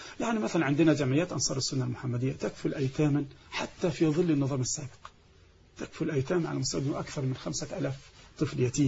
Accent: Egypt; الحضانات دي عندنا في مصر مشكلة كبيرة

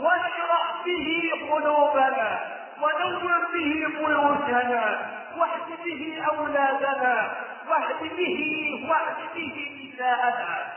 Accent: Egypt; اللهم احفظ بلدنا مصر

